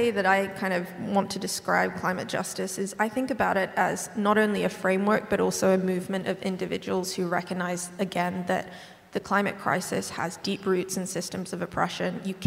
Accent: Hong Kong; now in United Kingdom; I'm from Hong Kong, but I'm based in the UK

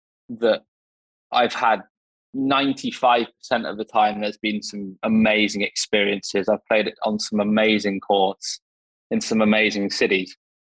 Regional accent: England, United Kingdom; I can't, it's so bad. I'm English and I can't remember.

